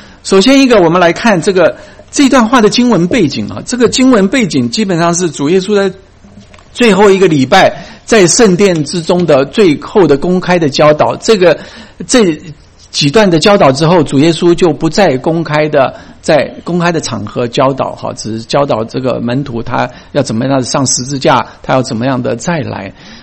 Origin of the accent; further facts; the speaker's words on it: China; now in United States; 我是你的，我也是从你那边来的。你在我的里边，但是我在你的外面生活居住。我今天在美国，不是在中国。